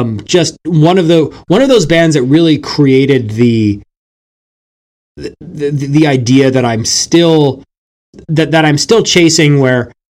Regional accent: Canada; just in terms of getting into independent Canadian music as a Canadian.

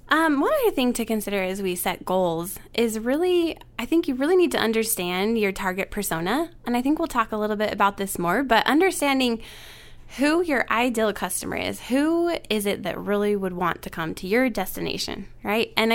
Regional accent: Idaho, United States; Meat and potatoes. I'm from Idaho.

